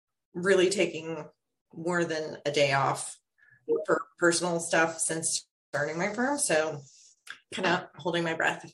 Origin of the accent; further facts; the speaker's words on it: Louisiana, United States; When I say home, like my hometown in Louisiana. I live in Maryland, but I haven't been back there.